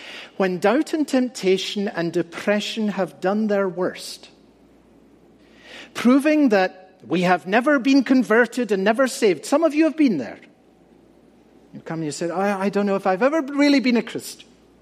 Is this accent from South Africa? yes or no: no; Scotland, United Kingdom; he's from my home country of Scotland